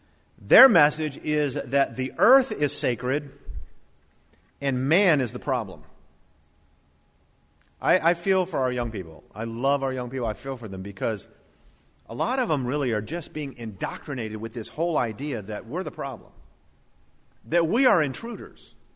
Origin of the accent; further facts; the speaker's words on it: Florida, United States; I grew up in Florida, and most of you here have been here long enough.